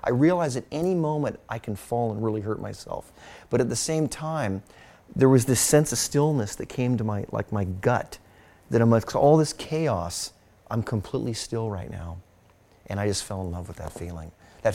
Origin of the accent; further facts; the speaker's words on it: Los Angeles, California, United States; But it was literally like growing up in Los Angeles was like having five or six of the greatest golf courses in one city.